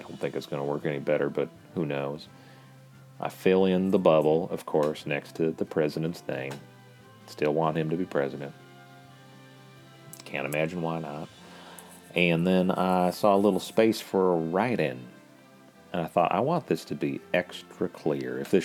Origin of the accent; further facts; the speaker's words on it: Texas, United States; They've been offering money here in my home state of Texas.